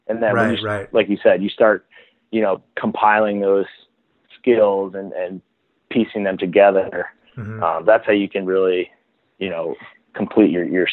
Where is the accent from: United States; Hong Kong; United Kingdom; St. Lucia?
United States; Baltimore, Maryland; growing up in Baltimore, I was so fortunate to, you know, we lived 3 or 4 miles from Homewood Field.